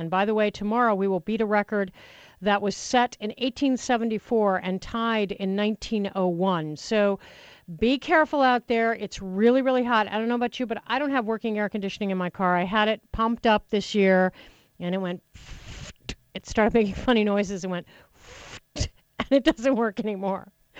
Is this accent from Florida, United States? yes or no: no; Nunn, Colorado, United States; also born or lived in Greeley; And since I grew up in Nunn, Colorado, and lived in Greeley, and have, you know, been back and forth in the state doing talk radio